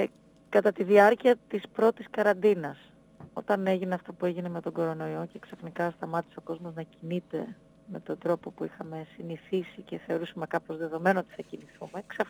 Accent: Northern Greece, Greece; εγώ είμαι από τη Βόρεια Ελλάδα και έζησα ένα χρόνο στην Καβάλα

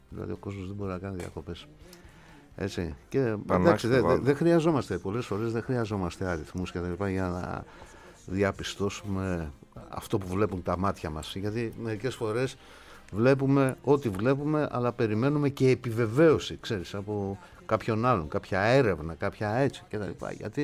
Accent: Western Greece, Greece; Γιατί για μένα που είμαι από Δυτική Ελλάδα, διακοπές νοούνταν μόνο στο Αιγαίο.

